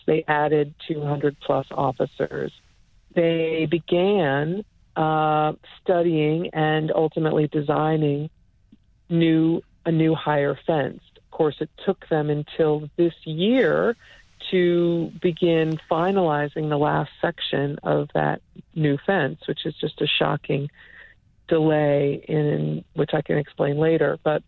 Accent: Upper Marlboro, Maryland, United States; Upper Marlboro, Maryland.

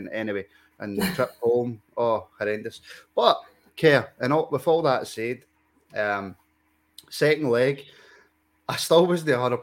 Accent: Scotland, United Kingdom; I tried my best German at the gate because I thought, if they know that I'm Scottish, they won't let me in.

